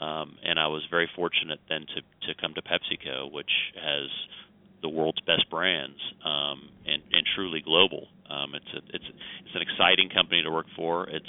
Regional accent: Oklahoma, United States; I'm a lawyer from Oklahoma, actually.

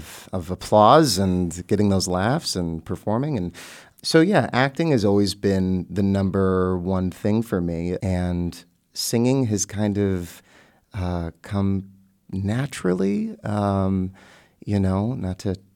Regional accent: Los Angeles, California, United States; I grew up on the West Coast

